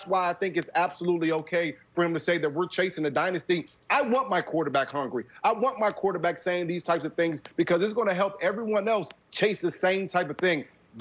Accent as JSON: {"language": "English", "town": "Washington", "region": "District of Columbia", "country": "United States", "said": "my hometown Washington Nationals, as they get into this season."}